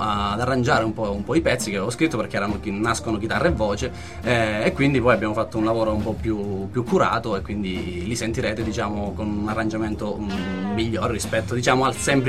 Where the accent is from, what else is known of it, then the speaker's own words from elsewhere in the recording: Calabria, Italy; now in Perugia, Italy; No, io non sono perugino, io sono calabrese, però vivo qui da tanto tempo